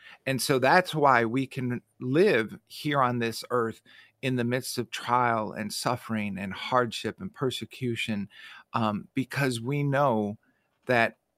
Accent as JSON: {"language": "English", "region": "Midwest", "country": "United States", "tie": "born or raised there", "said": "Growing up in the Midwest, if we knew a tornado was coming, the sky would turn this weird shade of green."}